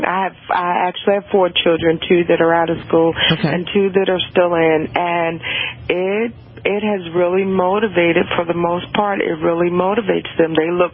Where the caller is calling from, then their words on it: South Carolina, United States; I'm calling from South Carolina, and I am calling about rewarding the children for grade.